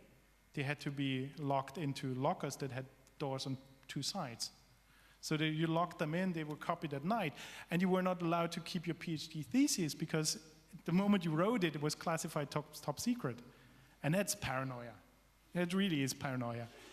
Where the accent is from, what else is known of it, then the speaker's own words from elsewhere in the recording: West Germany, Germany; I'm from West Germany, but now I have a very huge file in this archive